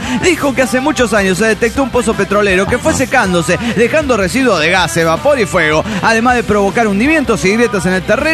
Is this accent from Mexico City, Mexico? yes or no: no; Querétaro, Mexico; de Querétaro, México.